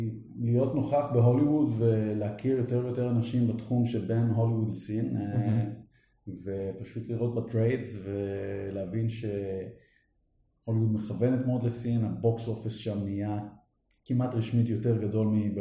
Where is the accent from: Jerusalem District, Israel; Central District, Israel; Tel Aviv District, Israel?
Tel Aviv District, Israel; Ramat HaSharon; moved away as an adult; also born or lived in Netherlands; אני במקור כאן נולדתי בהולנד, גדלתי בארץ, ברמת השרון, ואחרי שירותי הצבאי עברתי לניו יורק להשלים את לימודיי, את ה-BA, ומשם ל-UCLA בלוס אנג'לס